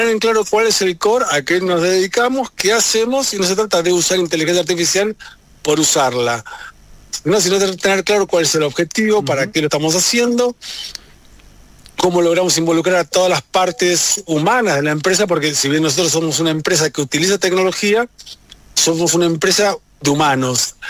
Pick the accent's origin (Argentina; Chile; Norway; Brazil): Argentina; Yo como ciudadano argentino no lo comparto